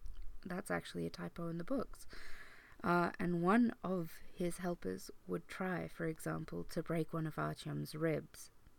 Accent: Australia; I am from Australia.

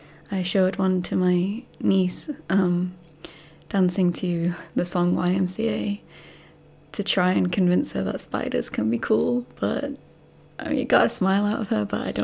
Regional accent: United Kingdom; Being British and not very into sports, I do know a little of American football

